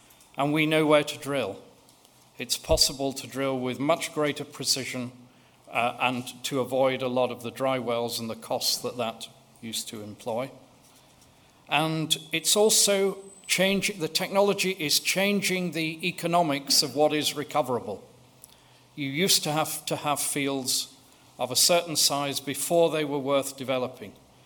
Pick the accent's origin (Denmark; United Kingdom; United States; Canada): United Kingdom; England; As an Englishman, I feel daunted by the amount of talent in the room